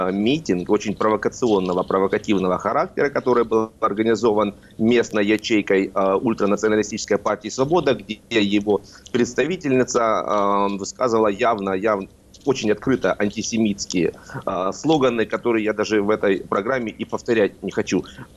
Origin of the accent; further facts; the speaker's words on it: Donbas, Ukraine; Я сам выходил из Донбасса